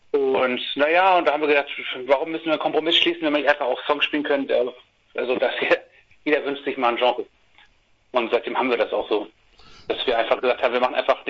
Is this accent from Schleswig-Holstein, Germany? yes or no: yes; Flensburg, Schleswig-Holstein, Germany; ich komme mal aus Flensburg und so, das ist eine Kleinstadt